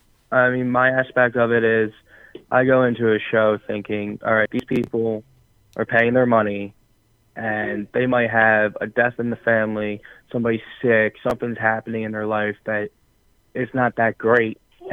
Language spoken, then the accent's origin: English; New Jersey, United States; I'm born and raised in South Jersey, and I actually started wrestling when I was 8 years old.